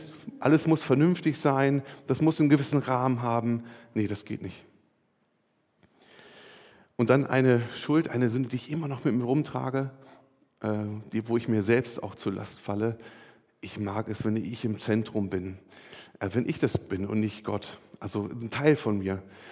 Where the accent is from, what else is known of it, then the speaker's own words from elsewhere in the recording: Germany; So als Deutscher habe ich ja so gewisse Privilegien